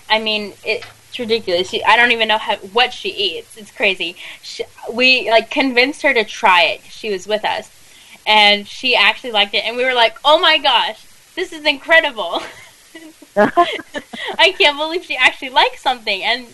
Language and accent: English; Philippines; I mean, I'm Filipino, so I should definitely try that.